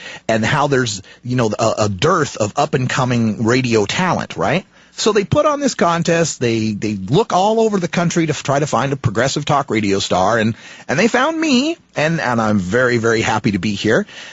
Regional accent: Nampa, Idaho, United States; I'm originally from Idaho. I'm originally from Nampa, Idaho, which is in the conservative county in Idaho.

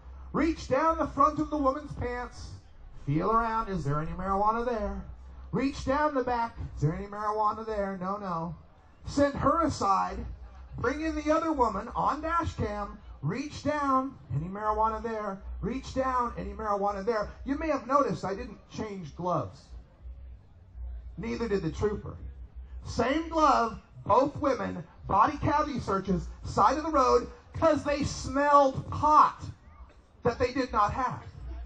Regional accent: Idaho, United States; She's in Boise, Idaho, my home state, where it's very, very red, very, very conservative.

